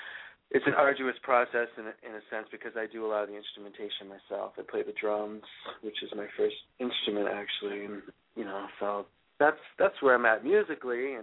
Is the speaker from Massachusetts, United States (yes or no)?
yes; Massachusetts, United States; also born or lived in Oregon / Washington; I moved back to Massachusetts, which is my home state. But previous to that, I had lived in Oregon for close to 20 years in Washington.